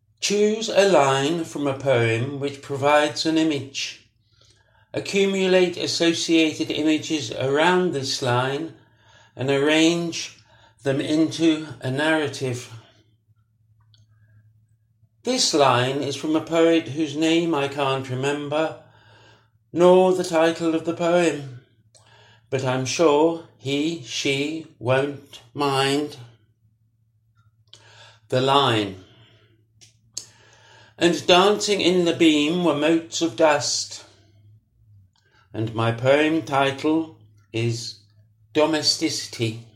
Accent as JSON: {"language": "English", "town": "Maidstone", "region": "South East England", "country": "United Kingdom", "said": "I come from Maidstone."}